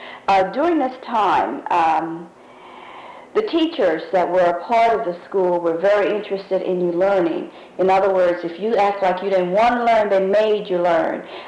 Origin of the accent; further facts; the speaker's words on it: Savannah, Georgia, United States; born there; I was born here in Savannah, Chatham County, on September 18th, 1944, so you can see I'm quite old. I was born on what they call the west side of town, in what is known as a section called Currytown.